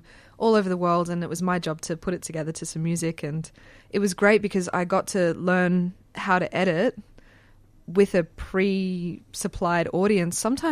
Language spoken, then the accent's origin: English; Brisbane, Queensland, Australia; I grew up in Brisbane, and very early in my film career, came across a group of friends in Brizzy that were interested in graffiti.